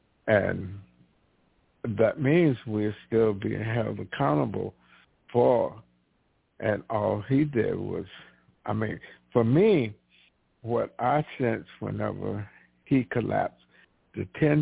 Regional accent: the South, United States; And because, you know, growing up in the South where slavery was what, I've been about 100 or so years past, but the residual effect was still there.

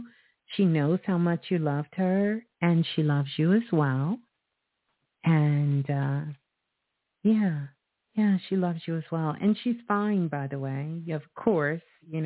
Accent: Brooklyn, New York, United States; Greetings, Natasha, calling from Brooklyn, Brooklyn, my home city.

